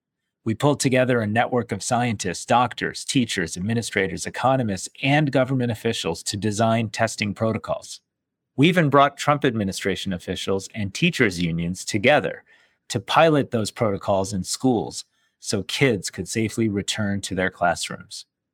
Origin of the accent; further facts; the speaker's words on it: Detroit, Michigan, United States; watching in awe as Nelson Mandela spoke to thousands of people in my hometown of Detroit